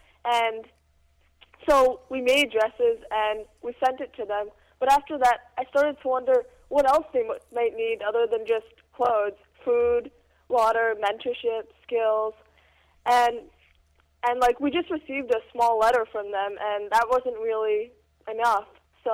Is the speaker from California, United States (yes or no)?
no; New Jersey, United States; Oh, so I'm in eighth grade. I'm from New Jersey.